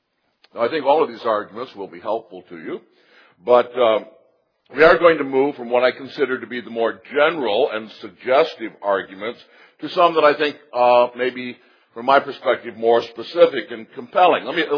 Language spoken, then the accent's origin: English; Michigan, United States; if you were hiking along beautiful but cold Lake Superior shoreline in my home state, say in Marquette or someplace like